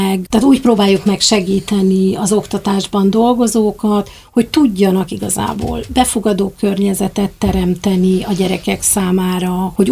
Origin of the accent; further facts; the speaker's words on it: Hungary; honfitársak vagyunk, magyarok vagyunk mindannyian